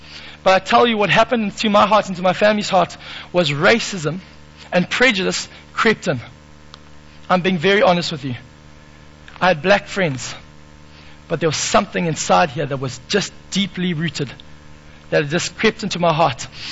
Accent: Zimbabwe; I'm from Zimbabwe.

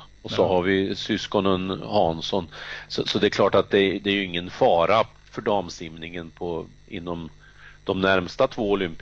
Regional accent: Värmland, Sweden; Sen noterade jag Karlstad som den värmlänning jag är.

